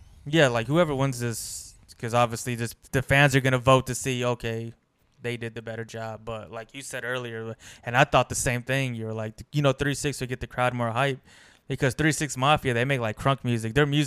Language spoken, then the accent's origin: English; Texas, United States; I'm from Texas. I love me some